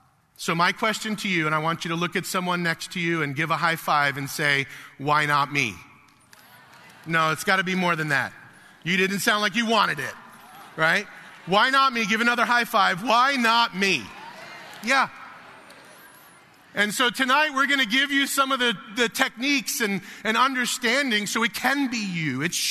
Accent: New York, United States; I'm not a farmer. I'm a New Yorker. I'm a city guy.

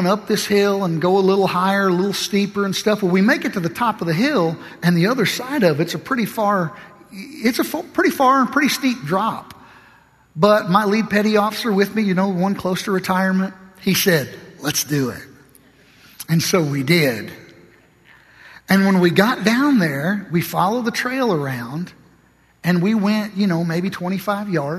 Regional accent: the South, United States; Well, I was from the South. I'd seen the South.

